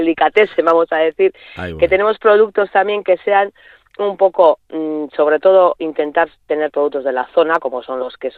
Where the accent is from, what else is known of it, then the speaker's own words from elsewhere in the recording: Guernica, Basque Country, Spain; lo mismo que nosotros venimos de la zona de Guernica